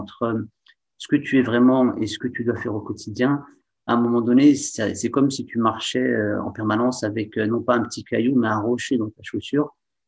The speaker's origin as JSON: {"language": "French", "town": "Saint-Étienne", "region": "Auvergne-Rhône-Alpes", "country": "France", "tie": "born there", "said": "41 ans. Je suis stéphanois de naissance. Hein. Je suis né à Saint-Étienne. Enfant de parents marocains de la région d'Agadir. Et je suis le troisième enfant d'une fratrie de 6"}